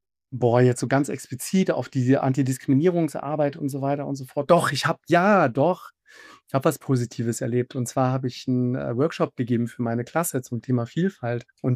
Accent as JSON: {"language": "German", "town": "Wolfsburg", "region": "Lower Saxony", "country": "Germany", "tie": "born or raised there", "said": "ich habe einen Migrationshintergrund. Mein Papa war Gastarbeiter aus Tunesien, der war einer der ersten Gastarbeiter in Wolfsburg, in meiner Heimatstadt."}